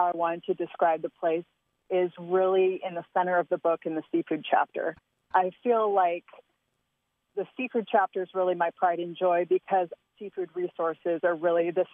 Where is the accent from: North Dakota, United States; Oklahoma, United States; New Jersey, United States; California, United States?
California, United States; because I grew up in California and I have those kind of sensibilities that I bring to the table